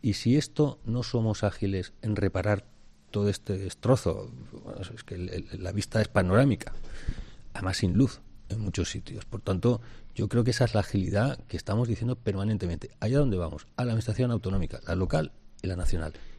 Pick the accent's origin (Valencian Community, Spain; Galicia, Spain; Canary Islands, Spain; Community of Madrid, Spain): Valencian Community, Spain; Pero como valencianos tenemos una capacidad, no somos una sociedad reivindicativa